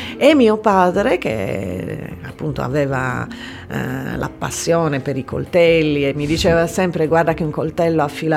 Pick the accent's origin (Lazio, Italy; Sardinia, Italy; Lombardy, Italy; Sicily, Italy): Sardinia, Italy; Oristano; Io sono di Oristano.